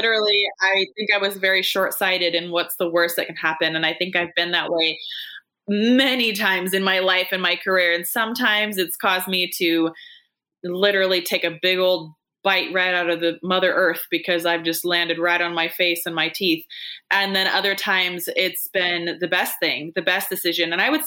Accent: Washington, United States; but I'm from Washington State.

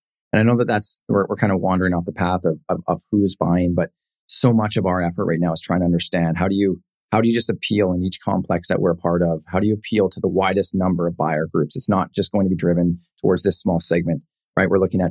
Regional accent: Penticton, British Columbia, Canada; something really exciting that's coming to the Okanagan, Penticton, this is my hometown.

